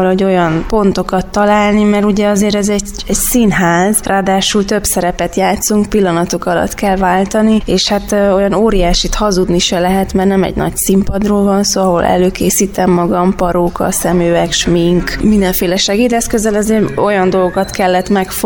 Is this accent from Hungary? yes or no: no; Transylvania, Romania; én erdélyi vagyok, és hazautaztunk